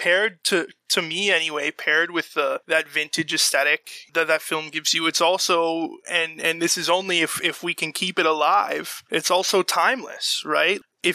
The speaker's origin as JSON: {"language": "English", "country": "Canada", "said": "especially as a Canadian going into those places"}